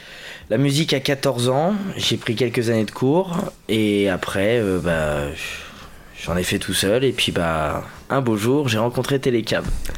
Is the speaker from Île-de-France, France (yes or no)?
yes; Paris, Île-de-France, France; Ah non, à la base, je suis parisien, quoi.